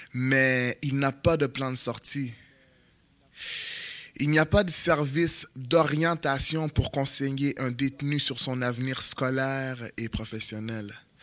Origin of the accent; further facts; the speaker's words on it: Quebec, Canada; born there; Je suis né au Québec dans une famille haïtienne qui aurait voulu faire de moi un Québécois.